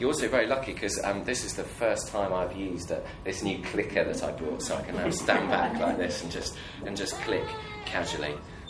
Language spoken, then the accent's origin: English; East of England, United Kingdom; I grew up in the Norfolk countryside